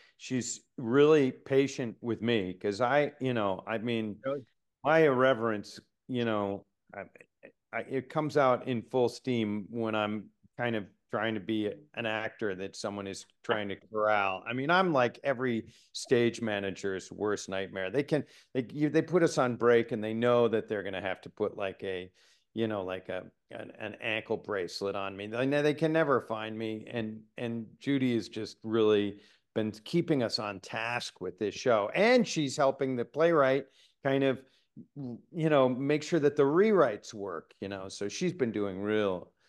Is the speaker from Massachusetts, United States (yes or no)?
yes; Boston, Massachusetts, United States; I'm from Boston.